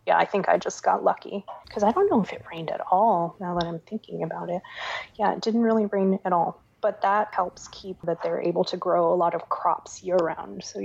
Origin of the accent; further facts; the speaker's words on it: Miami, Florida, United States; So for me, I'm from Miami, and I will take hot over cold any day of the week.